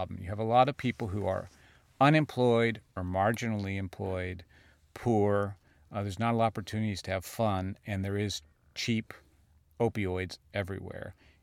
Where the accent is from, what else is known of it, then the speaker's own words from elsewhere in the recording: New York, United States; You know, I'm from New York. We don't use meth.